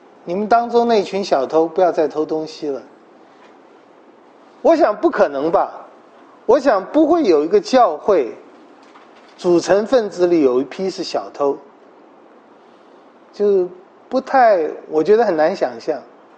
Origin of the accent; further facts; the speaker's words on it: Taiwan; 以色列人或者说巴勒斯坦人或者说迦南人和我们台湾人和我们中国文化的想法有一点一样